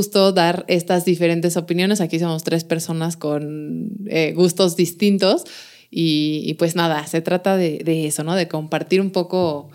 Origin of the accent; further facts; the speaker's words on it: Mexico City, Mexico; sabrán que somos de Ciudad de México.